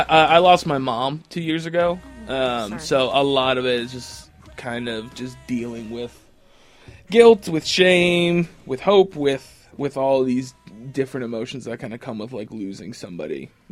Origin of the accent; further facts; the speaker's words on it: Crown Point, Indiana, United States; now in Indianapolis, United States; there was nothing really for me where I grew up in Crown Point, Indiana. All my friends had left. I was a bank teller.